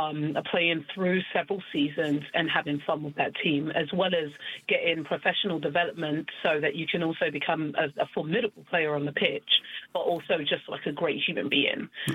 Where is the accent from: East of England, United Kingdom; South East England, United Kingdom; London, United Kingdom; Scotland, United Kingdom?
London, United Kingdom; Peckham; I grew up in Southeast London, Peckham/Woolworth, to be exact. And it was a very crime-ridden area. I didn't know. I lived in a very kind of like poor area and a crime-ridden area.